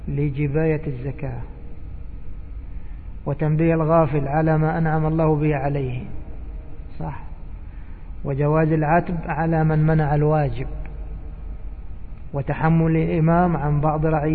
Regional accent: Egypt; وإيش يقول عندنا في مصر؟ يقول هذا قدها وقدود

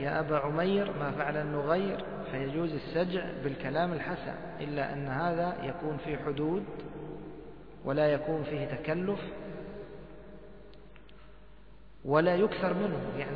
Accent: Egypt; وهي كنية عندنا في مصر ولكن طبعا باللهجة العامية أبو الرجال

